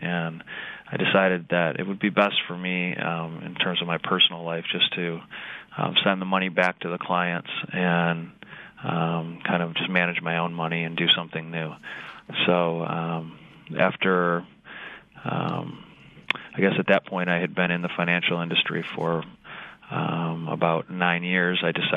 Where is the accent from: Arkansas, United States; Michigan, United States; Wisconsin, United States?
Michigan, United States; Grand Rapids; moved away as an adult; Well, I grew up in Grand Rapids, but at the age of 20, I dropped out of Michigan State